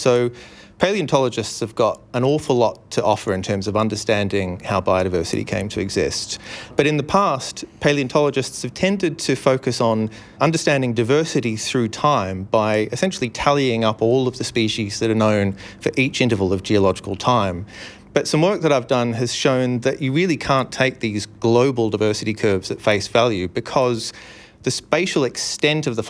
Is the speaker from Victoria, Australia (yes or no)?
yes; Melbourne, Victoria, Australia; So I grew up in Melbourne.